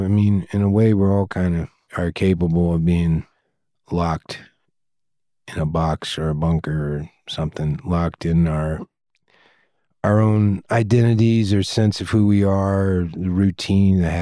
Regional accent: United States; my impulse to make this movie was born out of a realization I had about my feelings about being an American and living in this country

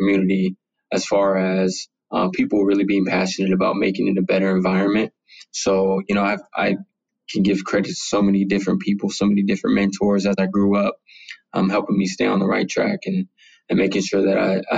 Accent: San Bernardino, California, United States; So growing up in San Bernardino, you know, I'm in a city where I'm surrounded by drugs and gang violence

